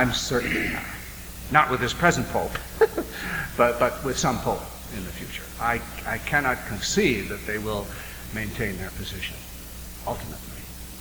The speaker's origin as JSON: {"language": "English", "country": "United States", "moved": "yes", "lives_now": "Canada", "said": "but in Canada, I'm an American, actually an American citizen still, but we've been living and working in Canada for 12 years now"}